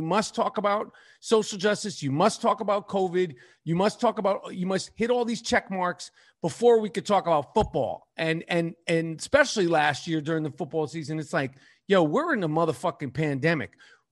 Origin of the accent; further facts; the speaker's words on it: New York, United States; And as far as, you know, for me, you know, growing up in New York, the way I grew up